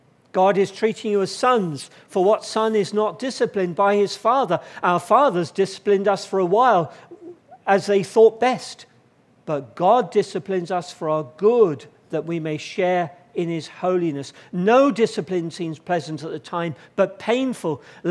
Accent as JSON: {"language": "English", "town": "Sidmouth", "region": "South West England", "country": "United Kingdom", "said": "come from Sidmouth in Devon, just not a few miles away."}